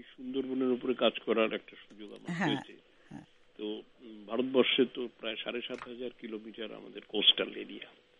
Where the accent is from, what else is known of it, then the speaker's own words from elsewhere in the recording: Bangladesh; born there; moved away; বাংলাদেশ প্রতি আমি খুব সিম্পাথাইজ করি। আমি নিজেও আমার জন্মসূত্রে আমি একসময় তো ওইখানেই জন্মেছিলাম